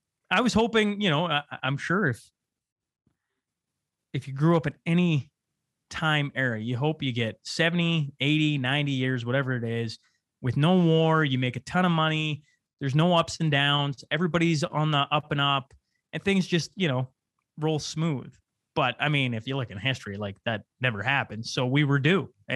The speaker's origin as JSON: {"language": "English", "country": "Canada", "said": "I traveled the world as a Canadian. I was very proud to be Canadian."}